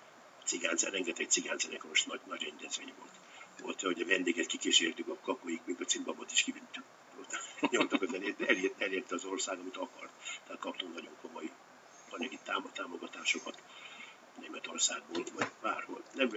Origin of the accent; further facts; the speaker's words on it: Hungary; és ugye én, mint magyar szakács